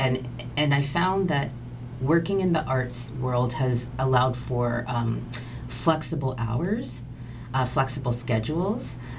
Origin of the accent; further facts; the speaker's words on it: Toronto, Ontario, Canada; also born or lived in Calgary; I'm originally from Toronto, which has a very large Jamaican population. But when I moved to Calgary many years ago